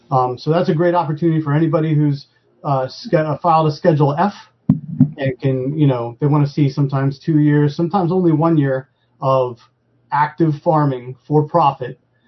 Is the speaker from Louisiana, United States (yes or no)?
no; Haycock, Pennsylvania, United States; I grew up in Quakertown, which is not terribly far from here. I had no interest really in agriculture. I actually grew up in Haycock, which is a very rural suburb of Quakertown near Lake Nockamixon.